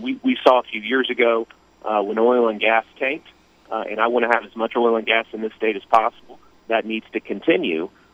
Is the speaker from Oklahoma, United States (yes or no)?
yes; Tulsa, Oklahoma, United States; I was raised in Tulsa, Oral Roberts University graduate, my wife and I both, so we know the district very well.